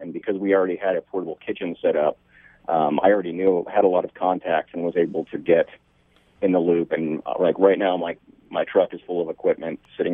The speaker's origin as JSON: {"language": "English", "region": "Oklahoma", "country": "United States", "tie": "born or raised there", "also_born_or_lived": "Seattle", "said": "I grew up in Oklahoma and followed a girl to Seattle. Then I was up there from 98 to 2007."}